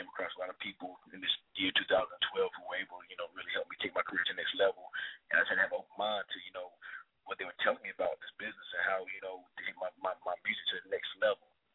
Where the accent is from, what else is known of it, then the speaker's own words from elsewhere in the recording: Raleigh, North Carolina, United States; You know, I'm a North Carolina-based artist. You know, I'm born and bred out here in Raleigh. That's my hometown